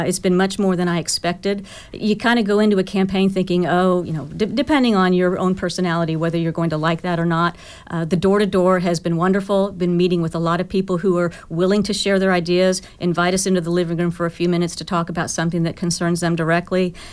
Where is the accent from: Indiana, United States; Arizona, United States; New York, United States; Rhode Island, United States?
Indiana, United States; Indianapolis; I'm a Hoosier, native Hoosier. I grew up in Indianapolis and have been in Morgan County for about 30 years, all my adult life.